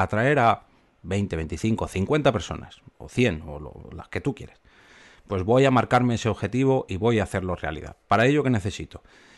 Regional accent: Spain; Ya somos 2 españoles los que estamos en el proyecto, que es Raúl de la Puente, Doctor Genoma

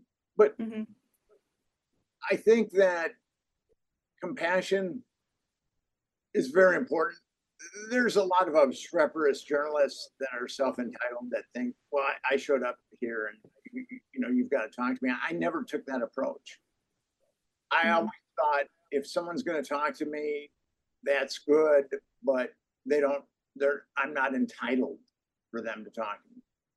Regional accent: Minneapolis, Minnesota, United States; now in New York City, United States; when I tell people that I'm from Minneapolis, I studied philosophy in college.

